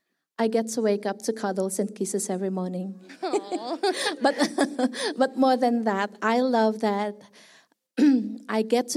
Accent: Philippines; now in Australia; We are originally from the Philippines, but we have arrived on Australian shores back in 2007, and we are now citizens.

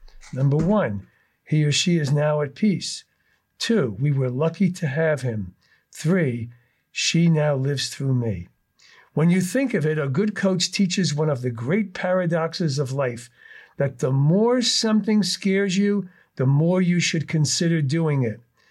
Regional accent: New York City, New York, United States; I grew up in New York City, and the school in my neighborhood was a school 1 through 8, grades 1 through 8.

